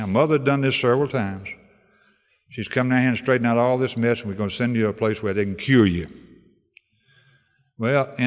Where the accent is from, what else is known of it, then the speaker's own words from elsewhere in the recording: North Carolina, United States; in my home state of North Carolina, you just keep moving east.